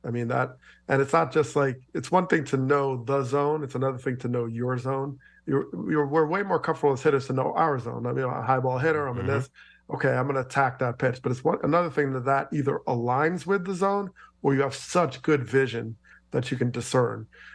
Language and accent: English; Teaneck, New Jersey, United States; I went to high school in my hometown of Teaneck, New Jersey